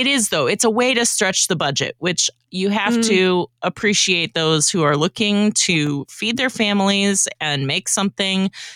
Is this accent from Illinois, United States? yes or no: no; Iowa, United States; I grew up in Iowa.